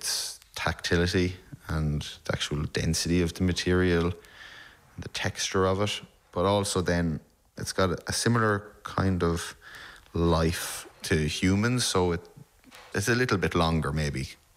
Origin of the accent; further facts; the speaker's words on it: Mountmellick, Leinster, Ireland; I'm from County Laois, a rural town called Mount Mellick